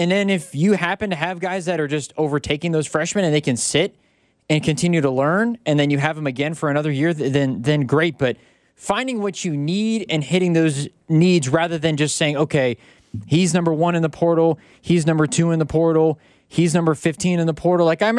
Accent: Indianapolis, Indiana, United States; With my guy Tony Perkins, who's from my hometown of Indy, went to my rival high school.

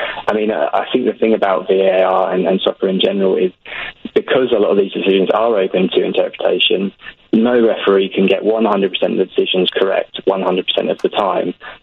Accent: United Kingdom; I'm a Brit

